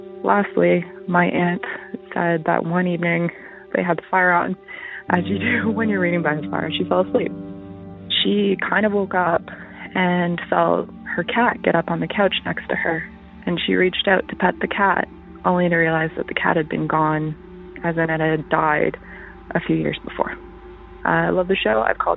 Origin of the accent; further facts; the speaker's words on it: Canada; I'm from Canada